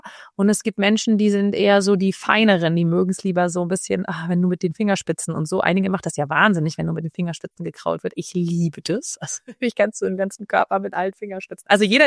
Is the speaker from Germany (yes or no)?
yes; Northern Germany, Germany; born there; Ich bin ja in Norddeutschland geboren, aber irgendwie bin ich gefühlt irgendwie Spanierin.